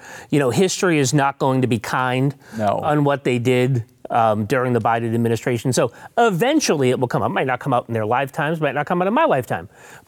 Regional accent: Massachusetts, United States; I mean, I'm from Massachusetts, so we're just going to go completely socialist.

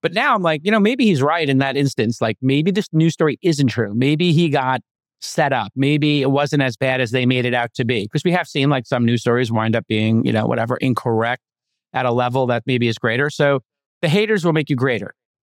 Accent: Brooklyn, New York, United States; So I grew up in Brooklyn, where you have to survive an onslaught of people telling your mom jokes on the stoop

